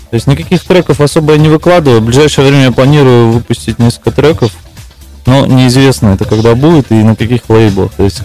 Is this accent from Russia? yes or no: no; Armenia; Нет, я сам из Армении